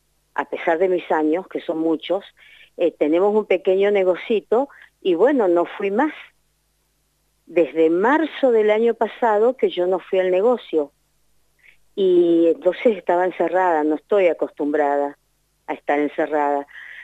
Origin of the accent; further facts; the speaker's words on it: Dorrego, Mendoza, Argentina; Sí, en Guaymallén porque somos de Dorrego nosotros.